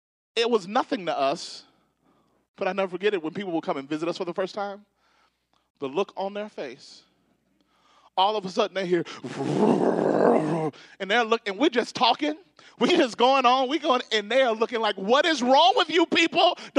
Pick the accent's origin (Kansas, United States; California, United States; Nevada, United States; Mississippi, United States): Mississippi, United States; Pearl; I grew up in Pearl, Mississippi, and we lived, I don't know, maybe 3-4 minutes away from the airport.